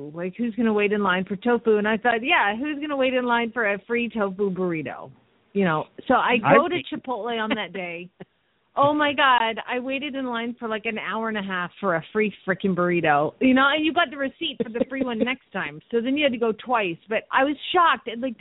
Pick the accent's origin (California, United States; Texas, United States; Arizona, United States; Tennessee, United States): Arizona, United States; Phoenix; from Phoenix, Arizona